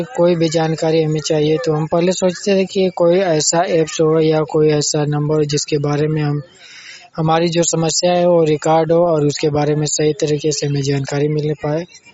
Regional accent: Ghazipur, Uttar Pradesh, India; ग्राम post चोचक छत्रकंडा जिला गाजीपुर का निवासी हूँ।

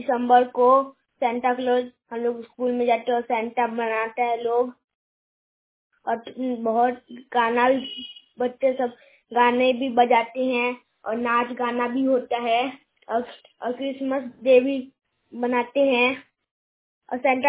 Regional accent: Siwan, Bihar, India; सिवान से।

